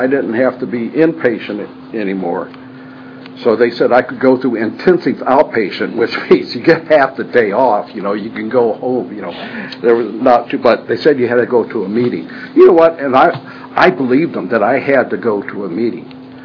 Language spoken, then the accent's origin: English; Spring Bay, Illinois, United States; also born or lived in Peoria, United States; I was born in Peoria, Illinois. And grew up in a small, and what I mean small is there was, at that time, there was about a little bit under 300 people lived in the town of Spring Bay. Spring Bay, Illinois, anybody?